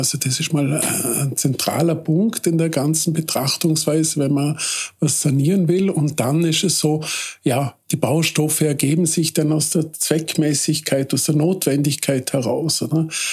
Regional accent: Vorarlberg, Austria; also born or lived in Vienna; wir waren dann an Orten, die ich als Vorarlberger leider nicht gekannt habe.

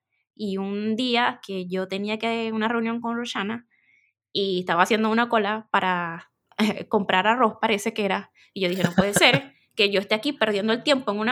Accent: Maracaibo, Zulia, Venezuela; moved away as an adult; now in Chile; soy maracucha, a mucha honra, tengo 5 años ya acá en Chile

